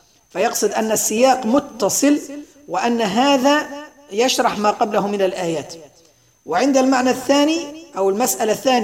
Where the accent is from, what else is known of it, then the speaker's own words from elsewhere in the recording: Libya; واقعنا نحن المعاصر في بلدنا ليبيا